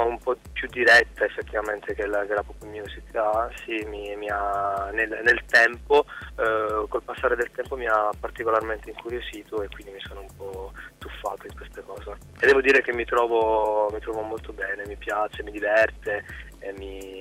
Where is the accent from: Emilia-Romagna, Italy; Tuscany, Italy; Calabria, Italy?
Calabria, Italy; Bagnara Calabra; intorno agli anni 90 c'erano ancora le radio libere anche giù in Calabria, che nel mio paese di origine, mm-hmm. Bagnara Calabria